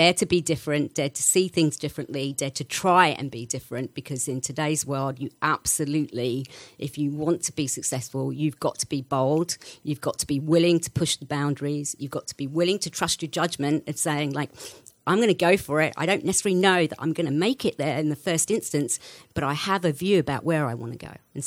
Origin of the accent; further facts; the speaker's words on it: London, United Kingdom; born there; I am from England, yeah. My parents were from India originally, but I was born in London, yes.